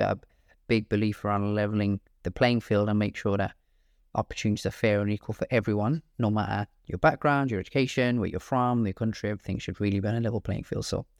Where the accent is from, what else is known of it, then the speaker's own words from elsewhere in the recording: Birmingham, West Midlands, United Kingdom; Turns out where I'm from, where I'm based. I'm based out in Brum, Birmingham, best in the UK.